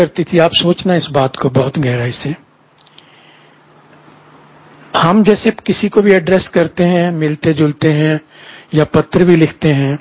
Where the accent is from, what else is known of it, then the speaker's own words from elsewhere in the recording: Punjab, India; क्योंकि मैं पंजाब से हूं।